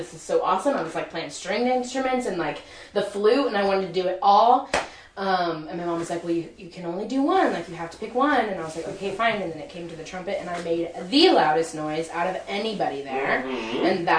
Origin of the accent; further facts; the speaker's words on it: Olathe, Kansas, United States; And yeah, I grew up in Olathe, Kansas. Mm-hmm. Went to school in all the Olathe schools. Went to Olathe North High School.